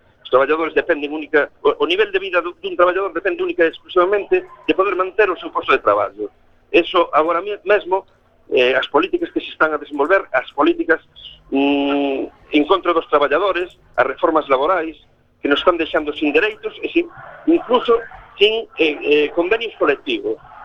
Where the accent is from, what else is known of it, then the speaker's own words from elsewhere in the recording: Ferrol, Galicia, Spain; Eu estou especialmente contento porque son ferrolán